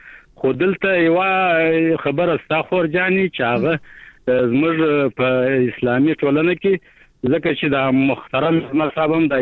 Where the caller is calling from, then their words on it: Kandahar, Afghanistan; ما د شایسته کندار څخه د ټلیفون په کرښه